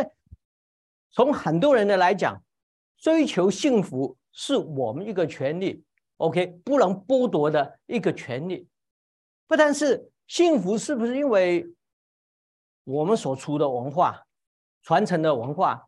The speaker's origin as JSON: {"language": "Chinese", "country": "China", "moved": "as an adult", "lives_now": "United States", "said": "我们中国人传统的话就是福禄寿。"}